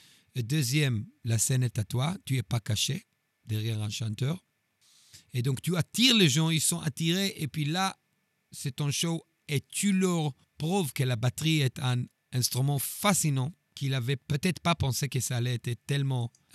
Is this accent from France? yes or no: no; Tel Aviv, Tel Aviv District, Israel; born there; French is a second language; j'ai 45 ans, je suis né à Tel Aviv, Israël.